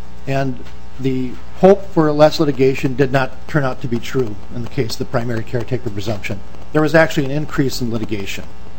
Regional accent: Edina, Minnesota, United States; I'm an attorney from Edina

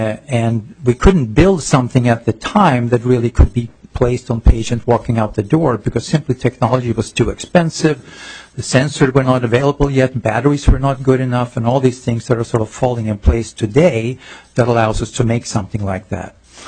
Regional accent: Sweden; English is a second language; moved away as an adult; also born or lived in Iceland; now in United States; I was born in Iceland. I grew up in Sweden

